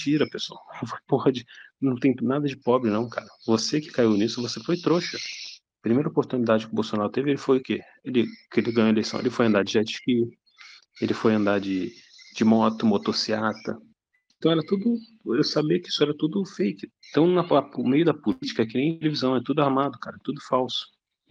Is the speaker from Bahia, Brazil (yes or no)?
no; Rio de Janeiro, Brazil; Eu sou do Rio de Janeiro.